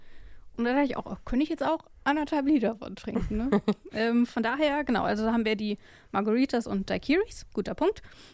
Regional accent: West Germany, Germany; Na gut, ich komme aus dem Westen

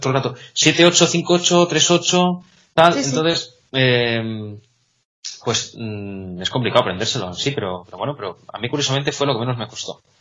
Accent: Salamanca, Castile and León, Spain; now in Catalonia, Spain; yo soy de Salamanca y en Cataluña pues está todo más caro

